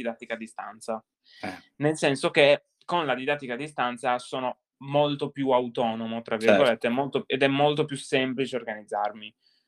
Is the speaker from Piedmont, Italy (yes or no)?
no; Sardinia, Italy; moved away as an adult; io me ne sono andato dalla Sardegna, me ne sono andato da casa, sono andato a vivere da solo grazie all'università